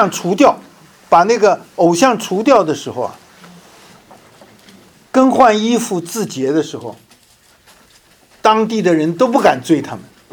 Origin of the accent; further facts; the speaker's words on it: China; 我们想想以色列人的根这么深，我们中国人的根是不是也很深啊？我们小时候都去过这个庙里，对不对？